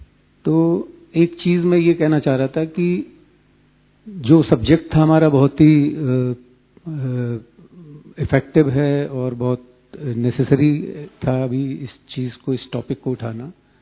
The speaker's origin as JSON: {"language": "Hindi", "town": "Lucknow", "region": "Uttar Pradesh", "country": "India", "said": "मेरा संक्षिप्त परिचय है कि मैं लखनऊ से हूँ"}